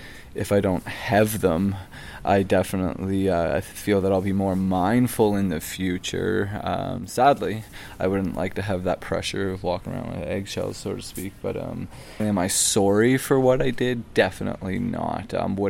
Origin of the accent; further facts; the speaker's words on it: Canada; is a little worrisome being a Canadian.